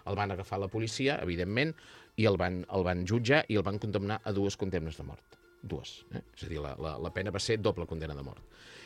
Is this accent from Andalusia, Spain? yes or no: no; Empúries, Catalonia, Spain; Nosaltres som cristians, a tradició, però que els déus grecs a vegades... jo que vinc d'Empúries, a més allà encara hi són.